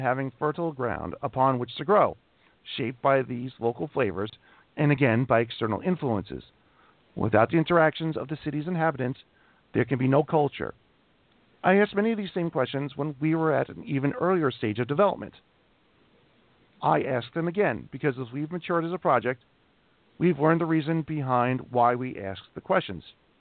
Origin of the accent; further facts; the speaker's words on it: Toronto, Ontario, Canada; For me personally, Titan City is Toronto, my hometown. What we call street food, the world would call a taste of home. I've walked its historic Yonge Street thousands of times